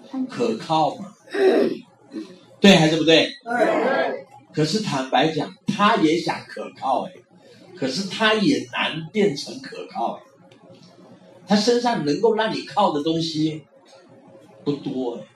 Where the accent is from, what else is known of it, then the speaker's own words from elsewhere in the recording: China; 感觉作为一个中国人创业真的叫做前不着村后不着地